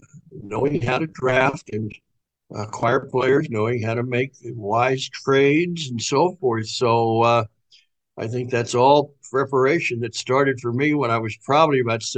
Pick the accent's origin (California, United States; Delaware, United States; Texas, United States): Delaware, United States; Wilmington; moved away as an adult; I left Wilmington, Delaware, my hometown, went to Wake Forest University.